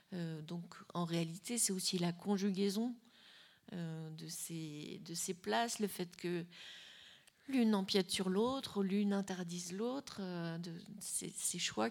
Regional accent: France; je parle, j'allais dire pour ma paroisse, mais en tant que Française

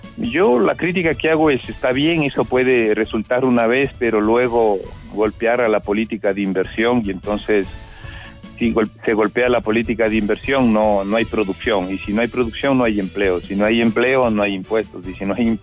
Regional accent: Ecuador; lo mínimo que merecemos es, digo, como ecuatorianos, es la posibilidad de vislumbrar mejores días

